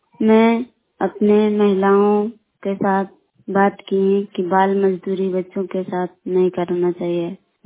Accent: Sarhata, India; और मैं ग्राम सरहता और पंचायत जानपुर के रहने वाली हूँ।

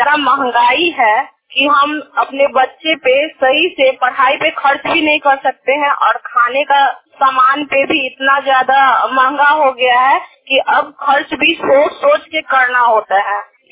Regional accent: Hasilpur, Bihar, India; मैं सोनपुर प्रखंड के हासिलपुर पंचायत की रहने वाली हूँ।

